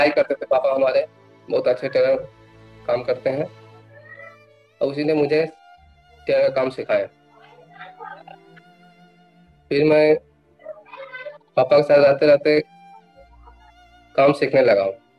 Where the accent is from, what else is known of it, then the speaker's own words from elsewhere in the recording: Gaya, Bihar, India; मैं बिहार गया के रहने वाला हूँ।